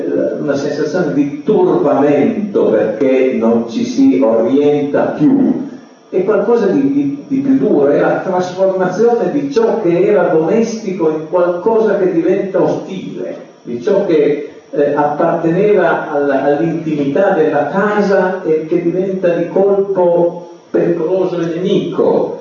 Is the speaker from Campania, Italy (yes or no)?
no; Cuneo, Piedmont, Italy; born there; now in Turin, Italy; io a Torino ci sono stato quasi mezzo secolo. Non sono nato a Torino, sono tornato a Cuneo, ma sono arrivato a Torino a 18 anni, quando mi sono iscritto all'università.